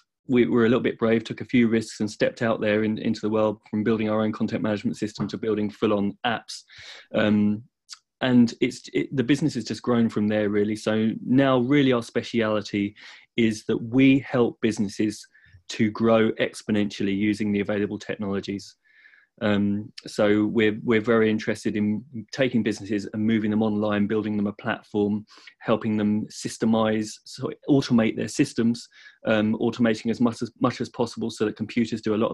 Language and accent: English; Hastings, South East England, United Kingdom; As I was growing up, I'm from Hastings.